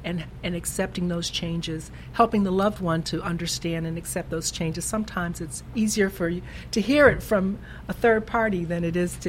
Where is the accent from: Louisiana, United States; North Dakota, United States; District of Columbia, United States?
District of Columbia, United States; Washington; I grew up in Ward 5 in Riggs Park, 1006 Hamilton Street, Northeast.